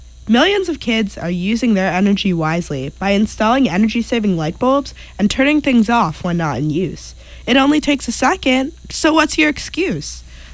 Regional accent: Connecticut, United States; You know, I'm from Connecticut. I'm not too far away.

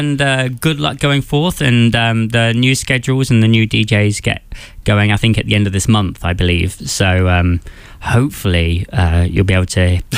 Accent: England, United Kingdom; kept this Englishman. Have I mentioned I'm English?

